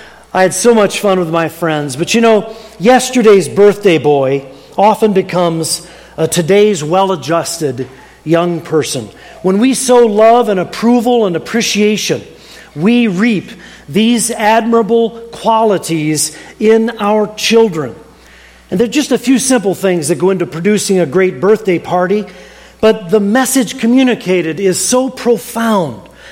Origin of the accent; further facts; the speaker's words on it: Rochester, New York, United States; born there; I was born in Rochester, New York.